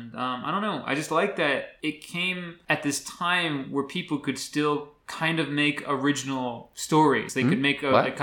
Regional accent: New Jersey, United States; But the thing is, he's like North Jersey. I'm from South Jersey, so it doesn't count.

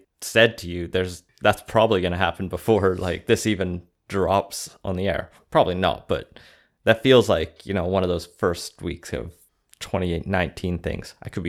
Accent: United Kingdom; I mean, the pathway I set out gives me two chances to vote as a British expat, I guess.

